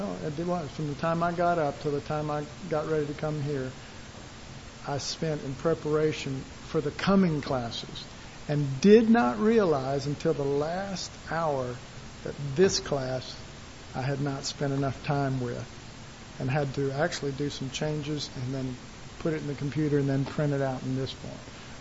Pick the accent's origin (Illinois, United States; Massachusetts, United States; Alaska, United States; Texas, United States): Texas, United States; I'm sorry, I'm from Texas.